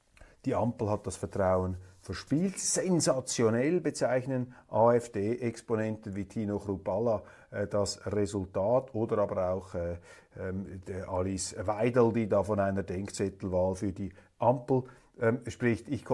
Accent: Switzerland; Als Schweizer sage ich einfach

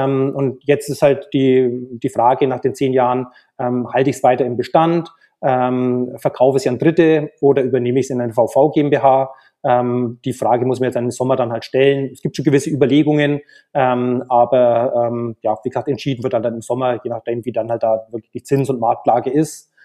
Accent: Bavaria, Germany; ich bin dann eben 2016 zurück in meine alte Heimat nach Franken gezogen wohne jetzt eben hier in Erlangen.

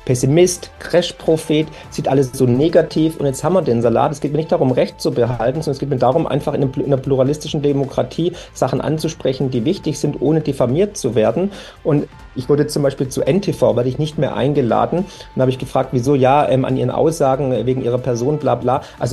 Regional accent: Waiblingen, Baden-Württemberg, Germany; Stihl kommt aus meiner Heimat, hier aus Waiblingen

